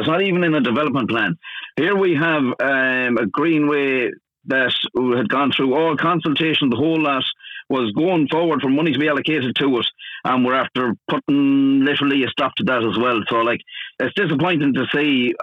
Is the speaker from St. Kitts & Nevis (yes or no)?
no; Curry, Connacht, Ireland; No, I am from Curry. I'm born and raised in Curry all my life.